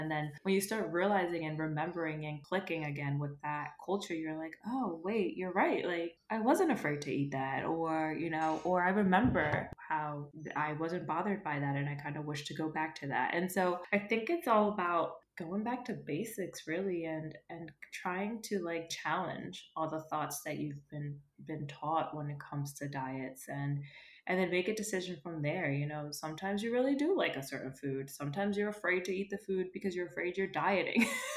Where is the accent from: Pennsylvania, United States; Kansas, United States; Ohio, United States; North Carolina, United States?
Pennsylvania, United States; Philadelphia; first language Spanish; No, I grew up here. I grew up in the United States in Philadelphia, but my parents, like, we only speak Spanish at home.